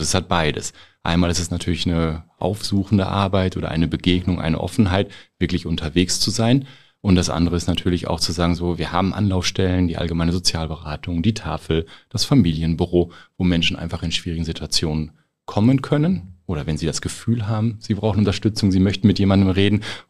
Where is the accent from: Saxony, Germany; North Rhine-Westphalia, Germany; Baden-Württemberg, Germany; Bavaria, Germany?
North Rhine-Westphalia, Germany; Herten; bin ich in Härten geboren. Das ist ja heute nicht mehr möglich, aber damals ging das noch im St. Elisabeth Hospital und dementsprechend auch in Härten aufgewachsen, also vom Kindergarten bis zum Abitur.